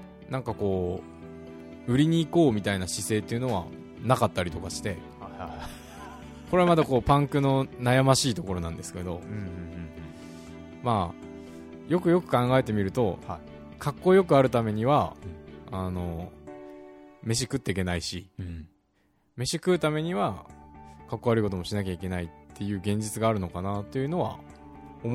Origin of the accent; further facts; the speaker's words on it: Fukuoka, Japan; 福岡の出身で生まれだけ南区なんですけど、はい、もう2歳の頃に西区に、引っ越してまして、うん、で、まあ、その中でも1回引っ越しはしたんですけど、高校出るまでは、西区で育ちました。